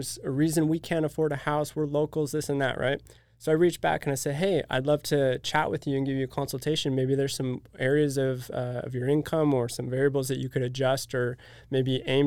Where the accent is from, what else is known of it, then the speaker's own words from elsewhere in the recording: California, United States; And proclaim I'm originally from California.